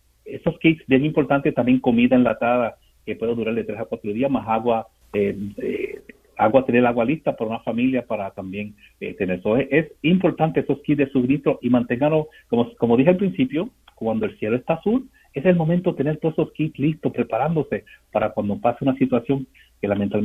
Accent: Texas, United States; Yo soy del sur de Texas, vivo allá, y ahí los calores son bien inmensos

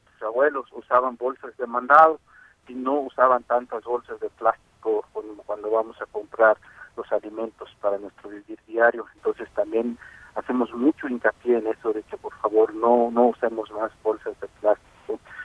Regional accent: Mexico; los que somos mexicanos

